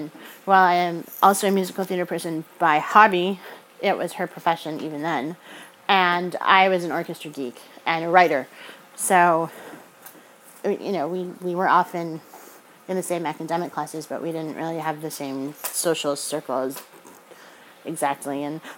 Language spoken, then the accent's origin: English; New Jersey, United States; accent: New Jersey; because I grew up in New Jersey when I was a little kid, and I used to go back every summer until I was 13